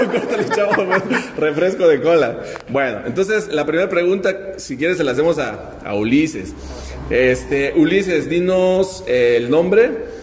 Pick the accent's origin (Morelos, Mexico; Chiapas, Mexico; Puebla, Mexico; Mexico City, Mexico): Chiapas, Mexico; pensando que somos los mexicanos, somos así, los chiapanecos sobre todo